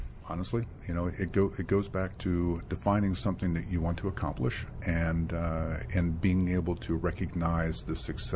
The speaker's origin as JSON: {"language": "English", "region": "Washington area", "country": "United States", "tie": "born or raised there", "also_born_or_lived": "Stockholm, Sweden", "said": "Had three sisters, and enjoyed growing up in the Washington area. I did have a chance to live abroad when I was 9, 10, 11 years old in Stockholm, Sweden."}